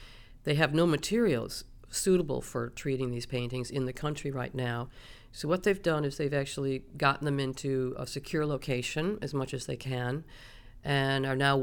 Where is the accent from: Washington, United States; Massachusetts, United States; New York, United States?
New York, United States; from Skeny Atlas, New York.